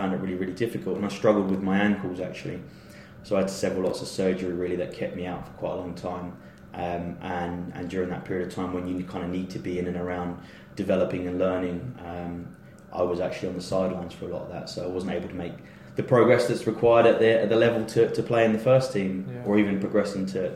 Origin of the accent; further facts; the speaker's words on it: Cambridge, East of England, United Kingdom; born there; No, I was actually born in Cambridge.